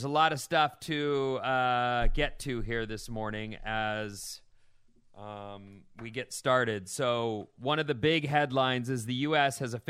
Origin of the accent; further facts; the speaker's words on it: United States; You're infringing upon my freedoms as an American.